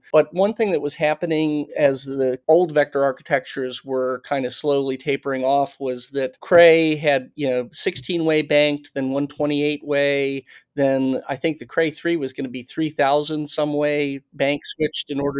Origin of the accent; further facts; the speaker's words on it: Virginia, United States; There's a physicist at Randolph-Macon College, which is a small college in my hometown. Small town, the college was as big as the town, I think.